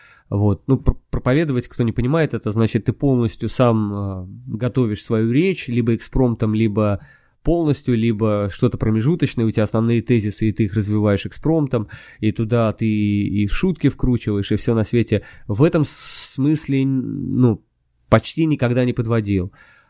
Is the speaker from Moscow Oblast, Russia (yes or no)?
no; Peterhof, Saint Petersburg, Russia; я когда рос в Ленинградской области, я в Петергофе вырос